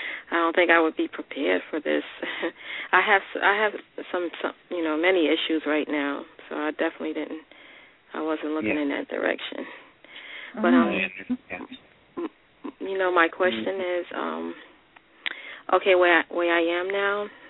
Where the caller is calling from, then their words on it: New York, United States; I'm calling from New York.